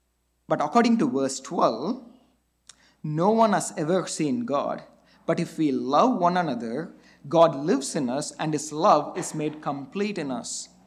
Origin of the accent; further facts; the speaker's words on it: India; Usually, growing up in India with a lot of Hindus there, they usually have a picture of their favorite deities with them.